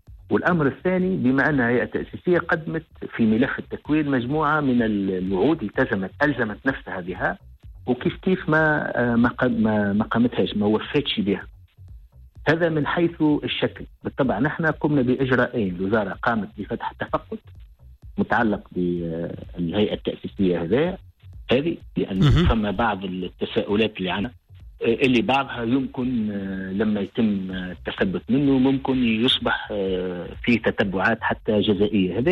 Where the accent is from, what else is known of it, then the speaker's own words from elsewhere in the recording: Tunisia; بلادنا تونس